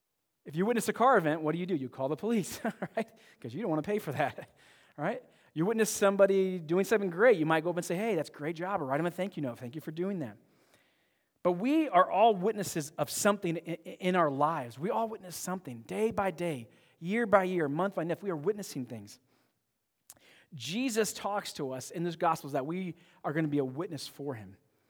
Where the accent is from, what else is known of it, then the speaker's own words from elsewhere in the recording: Cleveland, Ohio, United States; formerly of the Cleveland Cavaliers, my hometown, my team. I grew up going to the Cavaliers game.